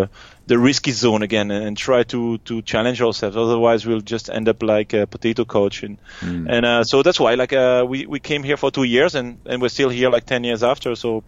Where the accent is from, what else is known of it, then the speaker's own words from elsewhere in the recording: Brussels, Belgium; first language French; English is a second language; moved away as an adult; We speak French, we come from Brussels, from Belgium